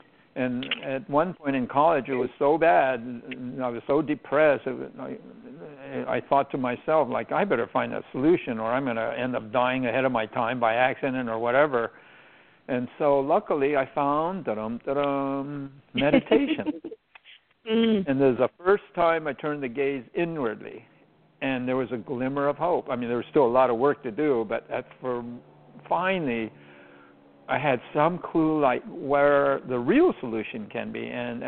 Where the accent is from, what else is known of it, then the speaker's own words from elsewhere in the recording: Los Angeles, California, United States; first language Chinese; English is a second language; I'm Chinese-American. I was born here in the United States. However, we spoke Chinese before English, so we had a really big Chinese cultural input from the very get-go.